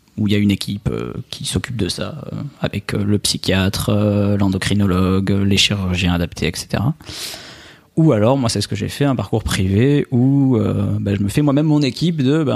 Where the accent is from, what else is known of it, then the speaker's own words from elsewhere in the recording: Albi, Occitanie, France; now in Nice, France; moi je suis originaire d'Albi à la base, à côté de Toulouse, mais en ce moment j'habite à Nice.